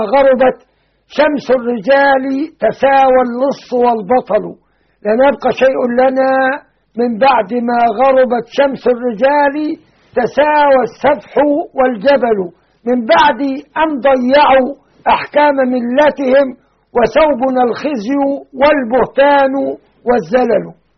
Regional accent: Beni Suef, Beni Suef Governorate, Egypt; واحد متقدم للانتخابات على صفوف بعض الجهات الإسلامية عندنا في بني سويف

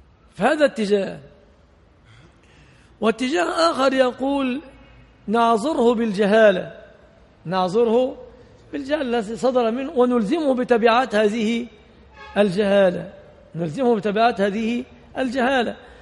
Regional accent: Egypt; عندنا في مصر المرأة صداقها يتمثل في الآتي

